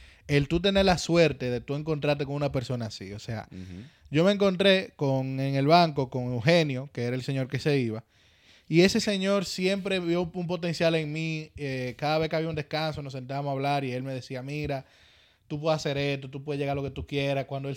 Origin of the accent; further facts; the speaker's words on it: Santiago de los Caballeros, Santiago, Dominican Republic; Yo me siento bien que relajante que yo soy cibaeño.